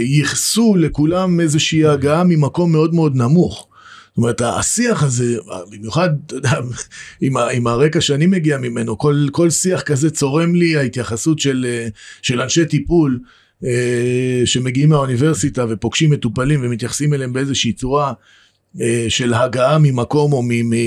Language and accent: Hebrew; Beersheba, Southern District, Israel; בעצם זה הגדילה שלי וההתפתחות שלי בבאר שבע. גדלתי בשכונה ד', עם כל הדברים הטובים שבה, ועם כל האהבה שלי כמובן לעיר באר שבע.